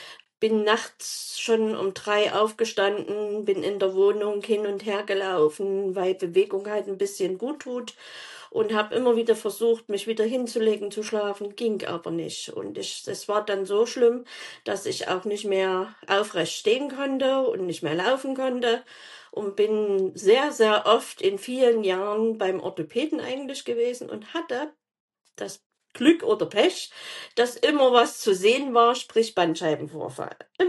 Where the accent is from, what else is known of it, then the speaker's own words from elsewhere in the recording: Leipzig, Saxony, Germany; born there; Ich bin also gebürtige Leipzigerin, wohne jetzt in einem Vorort und da ist es etwas ruhiger und das auch schon, ich glaube, 15 Jahre.